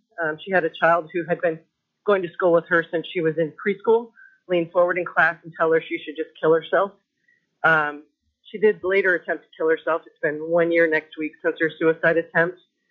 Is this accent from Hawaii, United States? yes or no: no; Alaska, United States; And even though my husband and I and all my children were born and raised in Alaska, Blue Cross of Texas denied the entire hospital, 3-week hospital stay.